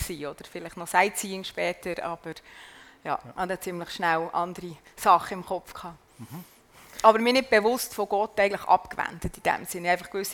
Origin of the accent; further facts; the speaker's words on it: Bern, Switzerland; Also wie man vielleicht gehört, ich bin von Bern. Bin in Bern aufgewachsen, eigentlich so gut bürgerliche Familie, Eltern reformiert und katholisch.